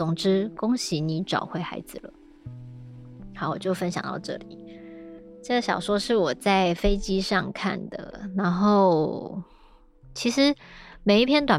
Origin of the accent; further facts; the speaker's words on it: New Taipei, Taiwan; 因为我以前小时候住在新北市的山上，